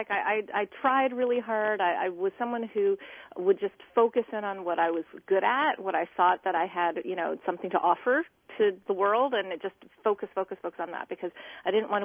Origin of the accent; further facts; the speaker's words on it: United States; Yeah. Yeah. I'm Chinese American.